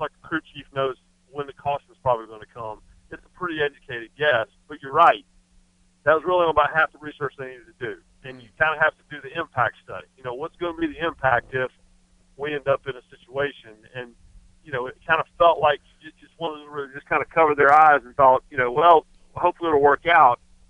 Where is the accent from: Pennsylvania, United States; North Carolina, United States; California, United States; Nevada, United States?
North Carolina, United States; Rockingham; I'm from Rockingham. And, you know, I grew up watching Dale Sr. Win championships